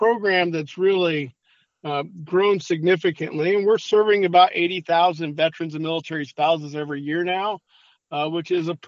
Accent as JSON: {"language": "English", "region": "Indiana", "country": "United States", "tie": "born or raised there", "said": "I grew up in the Rust Belt down near Fort Wayne."}